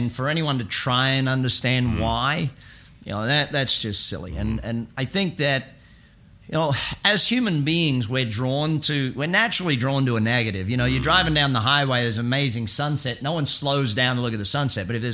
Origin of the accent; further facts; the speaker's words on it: Australia; now in United States; You know, growing up in Australia